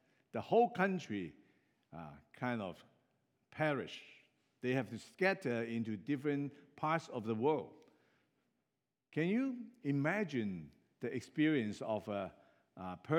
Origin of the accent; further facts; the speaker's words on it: Hong Kong; now in Canada; I'm an immigrant from Hong Kong. So-called my own country is not Canada, but now I know my country is Canada, or maybe I have two countries, right? One from Hong Kong and one from